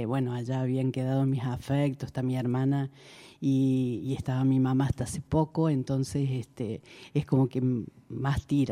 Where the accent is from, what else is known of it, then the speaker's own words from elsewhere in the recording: Deán Funes, Córdoba, Argentina; moved away as an adult; now in Córdoba, Argentina; ha hecho que yo vuelva a mis pagos. No soy profeta en mi tierra como es él